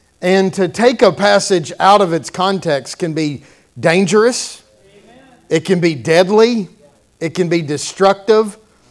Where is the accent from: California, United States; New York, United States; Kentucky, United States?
Kentucky, United States; I'm from Kentucky.